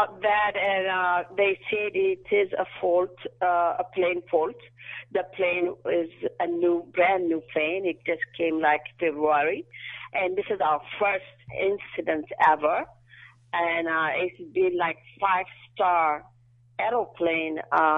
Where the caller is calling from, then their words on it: Ethiopia; I am originally from Ethiopia.